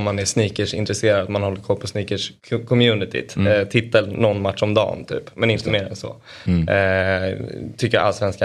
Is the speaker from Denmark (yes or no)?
yes; Denmark; Ja, jag är dansk.